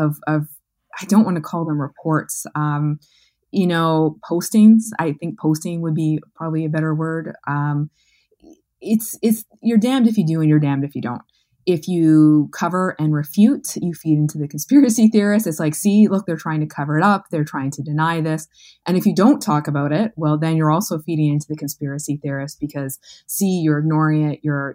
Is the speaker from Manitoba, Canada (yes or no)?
yes; Manitoba, Canada; as a human, as a Canadian, as a Manitoban, as a journalist.